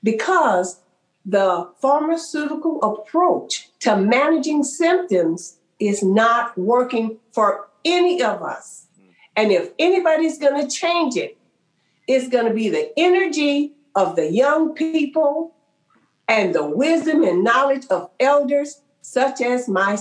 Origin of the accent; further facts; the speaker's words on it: Oakland, California, United States; I bet they think I'm black. I'm from Oakland. They're going to think I'm peddling drugs.